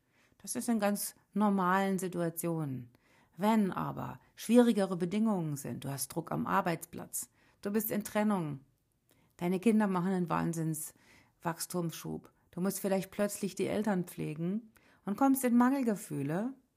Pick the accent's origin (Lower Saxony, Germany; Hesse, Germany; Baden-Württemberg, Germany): Baden-Württemberg, Germany; Baden-Baden; ich weiß es noch wie heute, im Freibad in Baden-Baden, wo ich groß geworden bin, da war so ein Becken und da konnte ich drin stehen bis zum Bauch.